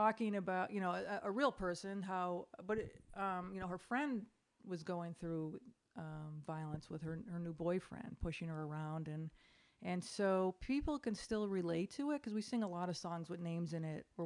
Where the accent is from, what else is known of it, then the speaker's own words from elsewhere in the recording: East Coast, United States; I'm from the East Coast, and I was visiting family